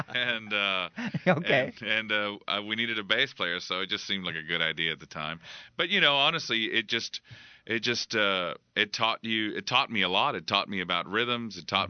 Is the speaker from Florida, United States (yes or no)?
yes; Miami, Florida, United States; I'm from Miami, first of all, and so we, you know, just started.